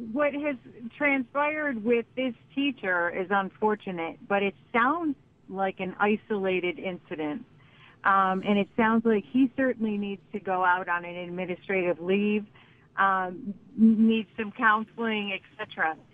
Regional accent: Lancaster, United States; I am from Lancaster, and I just wanted to comment.

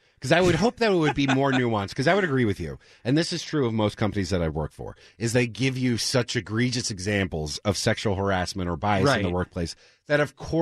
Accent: Philadelphia, Pennsylvania, United States; Well, I watched. I'm from the Philly area.

